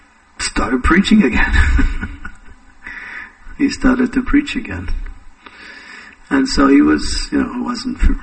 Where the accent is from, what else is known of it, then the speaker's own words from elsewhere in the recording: United States; You know, I grew up in America